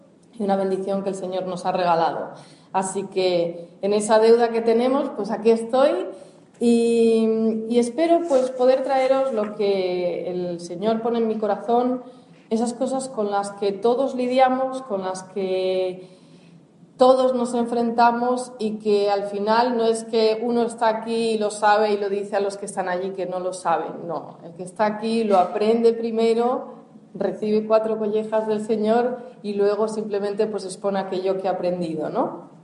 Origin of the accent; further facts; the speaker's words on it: Galicia, Spain; yo, que no soy de Cataluña, que vengo de Galicia, me encontré igual